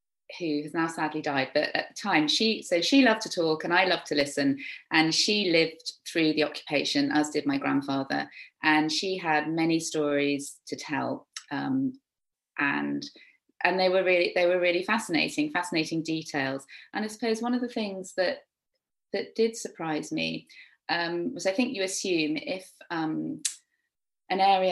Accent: Guernsey; And I grew up on Guernsey, so I already knew quite a lot about the occupation and stories that had been passed down.

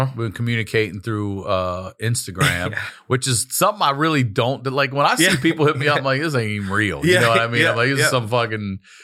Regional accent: Maryland, United States; I'm from Maryland, as you know, and I've spent some time in West Virginia, real West Virginia

